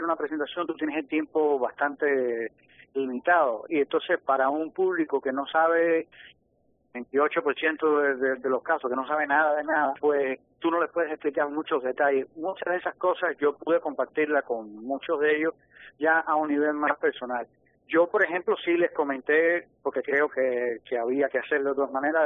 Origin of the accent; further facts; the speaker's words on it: Cuba; Pero de los caricaturistas sí, yo era el único cubano.